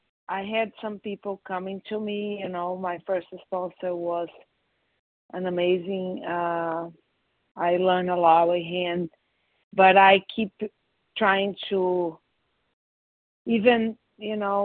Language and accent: English; Connecticut, United States; I'm from Connecticut.